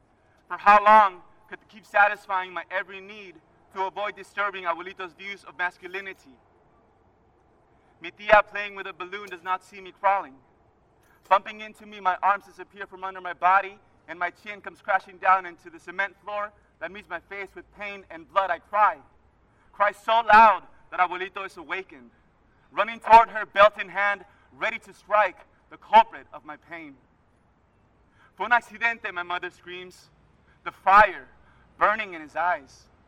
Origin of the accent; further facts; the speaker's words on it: San Jose, California, United States; I'm from San Jose, California.